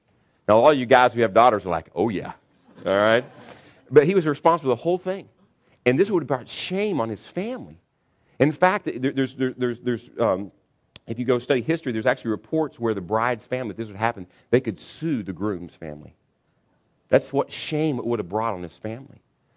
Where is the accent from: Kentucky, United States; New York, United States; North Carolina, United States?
Kentucky, United States; we grew up in Kentucky, and the kind of receptions we had